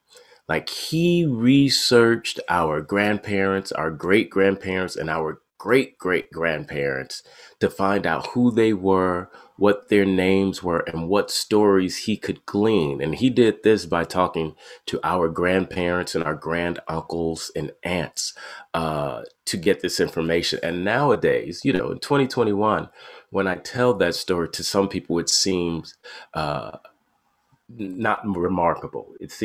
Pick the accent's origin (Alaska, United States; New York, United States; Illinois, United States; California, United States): Illinois, United States; born there; Jonathan was born in Alabama. I was born in Illinois. After my parents had moved there